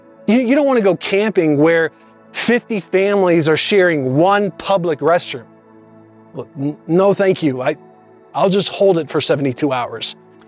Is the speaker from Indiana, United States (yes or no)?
yes; Indiana, United States; Growing up in Indiana, you just didn't do that as often. It's just not like Colorado.